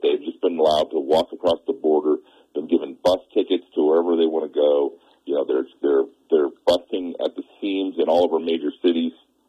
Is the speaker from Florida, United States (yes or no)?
no; Iowa, United States; You know, my home state is Iowa, but every time I come back to Montana, I'm just, you know, it reminds me of home